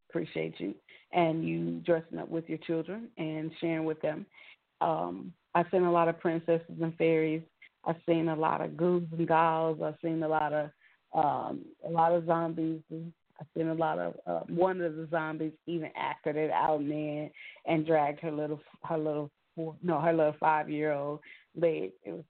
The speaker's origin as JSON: {"language": "English", "town": "Chicago", "region": "Illinois", "country": "United States", "tie": "born or raised there", "said": "the open sled rides that I used to have back in Chicago in my hometown, where we would go up to the lakefront"}